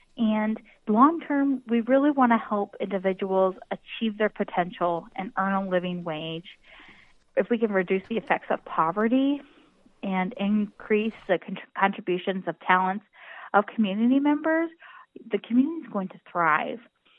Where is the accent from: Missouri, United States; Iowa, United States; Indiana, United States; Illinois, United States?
Iowa, United States; come from rural North Central Iowa. So knowing that the Food Bank of Iowa helps people not only in my hometown and the community where I live now